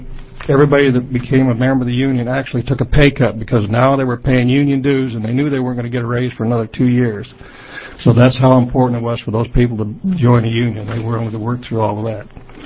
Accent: Beaverton, Oregon, United States; also born or lived in Utah; I'm from Beaverton, Oregon.

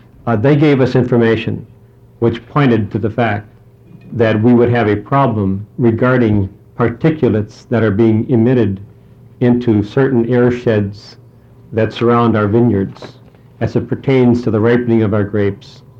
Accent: Dundee, Oregon, United States; I'm a farmer from Dundee, Oregon.

